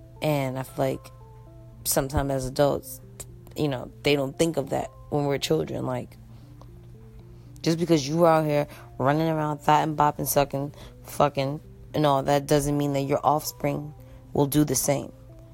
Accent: New York City, New York, United States; born there; I was born in New York City in Bronx Lebanon Hospital in 1986.

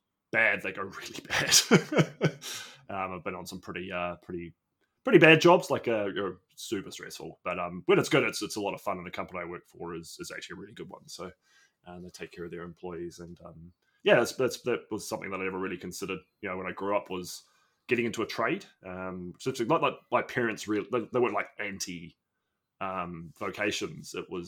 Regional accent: New Zealand; I'm a Kiwi. I'm from New Zealand, it's been actually been a pretty nice country to grow up in, to be honest. And I'm in my mid 30s, born in 85, child of the 90s kind of thing.

